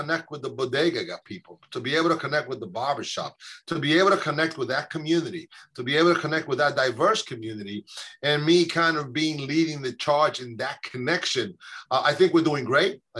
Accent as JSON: {"language": "English", "region": "New York", "country": "United States", "said": "And being a Hispanic, being an immigrant, being a New Yorker, all these things together kind of came together"}